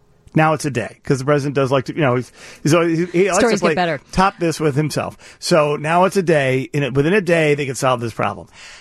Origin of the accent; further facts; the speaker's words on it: Chicago, Illinois, United States; And as a Chicagoan, we're all from here.